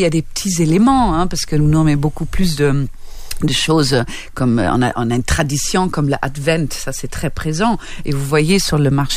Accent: Northern Germany, Germany; moi, je viens du nord de l'Allemagne, d'accord, le plat pays.

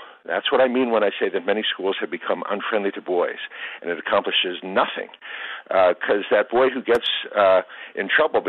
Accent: Ohio, United States; I attended public schools in Ohio, K-12, And, you know, I grew up outside Cleveland. We got a lot of snow, lake effect snow.

